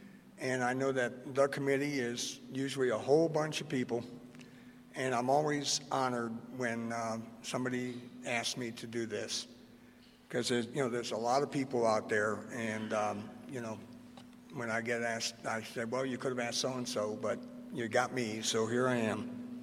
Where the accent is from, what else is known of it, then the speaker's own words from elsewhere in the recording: Michigan, United States; I was born and raised in Michigan.